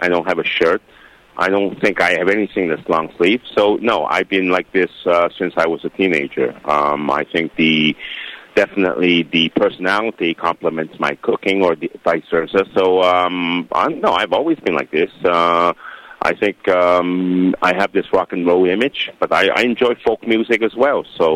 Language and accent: English; Canada; also born or lived in London; Growing up in Canada and being born in London, and also living in London for a long period of time